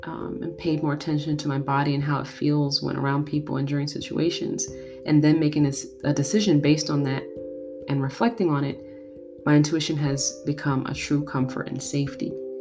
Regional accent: Brooklyn, New York, United States; When I was growing up in Brooklyn, I would do this.

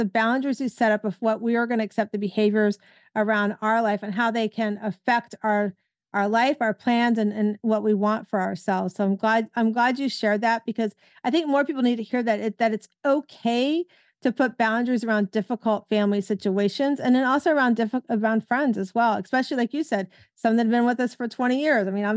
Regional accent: Florida, United States; welcome you to my home state of Florida

